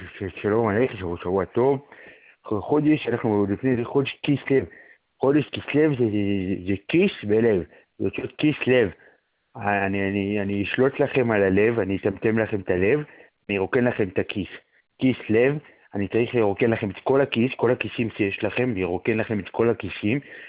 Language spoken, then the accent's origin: Hebrew; Haifa, Haifa District, Israel; born there; אבל זה נתקע בחיפה. עיר הולדתי